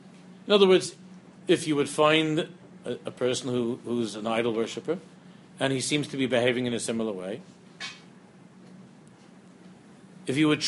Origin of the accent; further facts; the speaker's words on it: United States; I remember, you know, we grew up here in America.